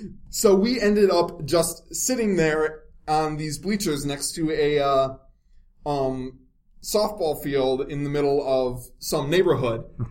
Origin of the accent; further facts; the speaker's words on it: Wisconsin, United States; I'm from Wisconsin.